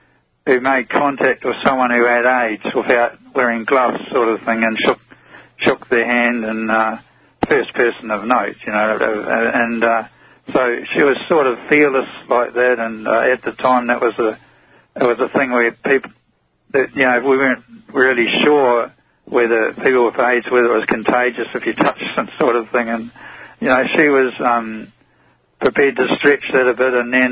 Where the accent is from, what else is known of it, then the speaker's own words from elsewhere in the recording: New Zealand; now in Australia; Yeah, well, I'm an Australian, well, New Zealander, actually, but I've been living in Australia for about 20-odd years